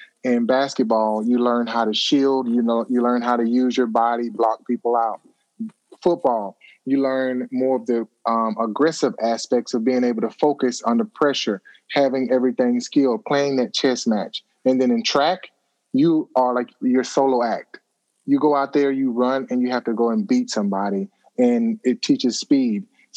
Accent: Auburn, Alabama, United States; Oh, yeah. I grew up in Auburn, Alabama, played football there.

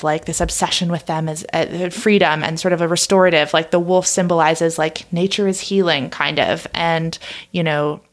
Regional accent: Oregon, United States; it was in my home state of Oregon.

